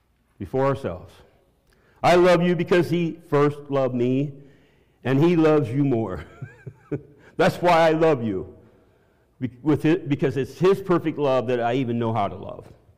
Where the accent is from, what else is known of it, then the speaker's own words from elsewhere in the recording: Iowa, United States; maybe as a child when I grew up in Iowa.